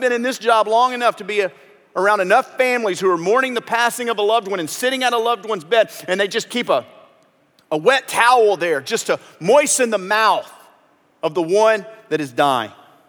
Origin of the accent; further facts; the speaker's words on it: Louisiana, United States; We had the word for that growing up in Louisiana.